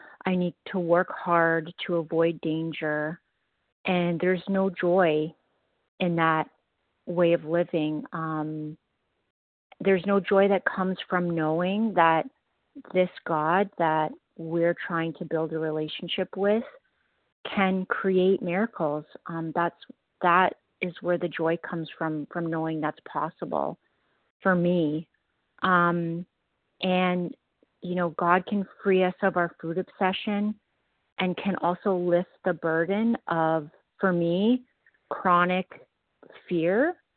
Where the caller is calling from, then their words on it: Ontario, Canada; from Ontario, Canada.